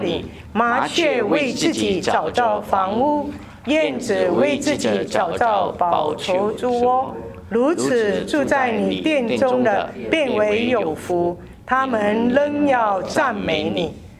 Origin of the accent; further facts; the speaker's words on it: Singapore; 那我们是新加坡来的，我们新加坡很严重，因为我们新加坡国家很小嘛